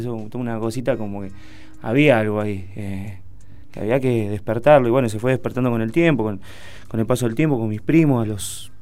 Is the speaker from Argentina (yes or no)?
yes; Moreno, Buenos Aires Province, Argentina; also born or lived in General Rodríguez; Yo tengo 38 años, soy nacido en Rodríguez, pero mi casa, digamos, donde yo viví casi toda mi vida, está del lado Moreno. O sea, del barrio Güemes, porque Güemes está dividido.